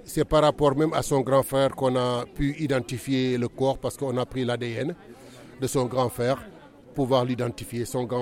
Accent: Senegal; nous sommes des musulmans, nous sommes des Sénégalais, nous sommes là en solidarité pour tout le monde

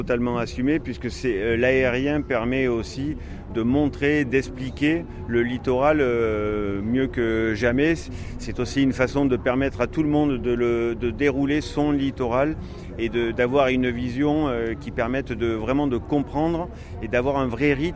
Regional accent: Aix-en-Provence, Provence-Alpes-Côte d'Azur, France; born there; Je suis né à Aix-en-Provence. Ça fait 25 ans que je travaille en Provence, sur les littorales, dans les terres.

